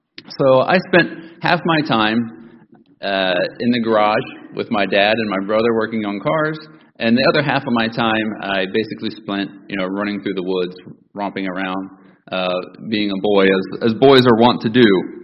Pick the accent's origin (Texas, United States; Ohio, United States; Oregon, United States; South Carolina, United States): Ohio, United States; Now, as most of you know, I'm from up north. I'm from Ohio.